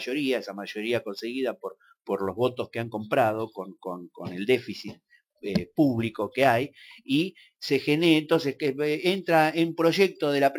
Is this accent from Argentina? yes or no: yes; Argentina; yo como argentino, me cuento entre los que van a hablar